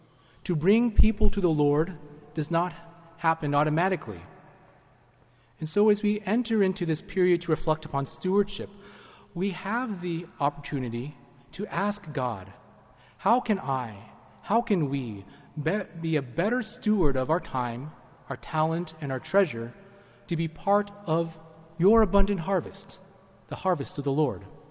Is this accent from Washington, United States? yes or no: yes; Washington, United States; I grew up in the Tri-Cities, and my parents still live in a home a couple miles north of Pasco, nestled in farmland, essentially.